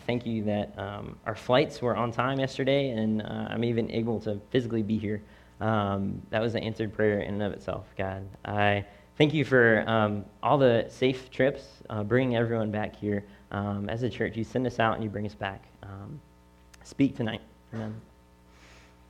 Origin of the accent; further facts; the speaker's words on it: Virginia, United States; I grew up in Nelson County, which is just a tiny little place in between Lynchburg and Charlottesville.